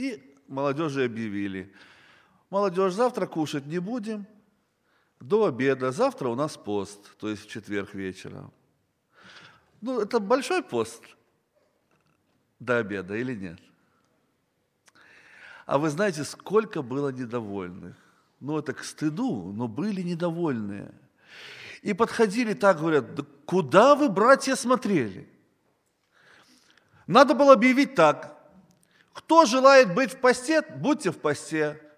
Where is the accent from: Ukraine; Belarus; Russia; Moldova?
Belarus; Mogilev, Mogilev Region; Я из Белоруссии, из города Могилева.